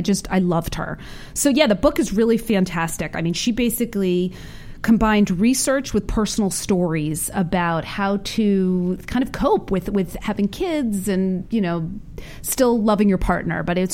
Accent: East Coast, United States; Like, I'm from the East Coast.

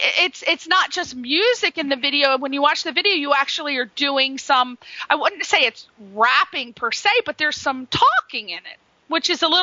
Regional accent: East Coast, United States; And I am from the East Coast. You know, I tell it honest.

